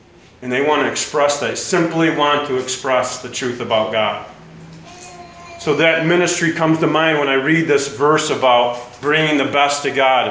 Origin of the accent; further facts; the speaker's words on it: United States; And there I'm American, I'm dressed like I am right now.